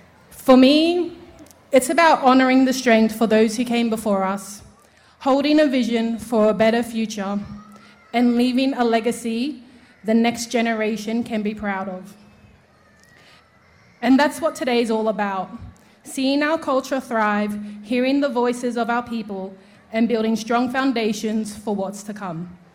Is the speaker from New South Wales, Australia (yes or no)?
no; Cairns, Queensland, Australia; I'm a proud Nuwan and Yurundali descendant. I was born and raised here on Gimoi, and I have the privilege of being the chair of the Cairns NAIDOC Committee.